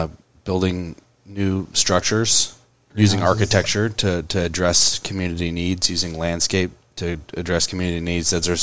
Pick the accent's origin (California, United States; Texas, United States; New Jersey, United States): Texas, United States; And in a place like Texas, this is my hometown. I love this area. Love being from here.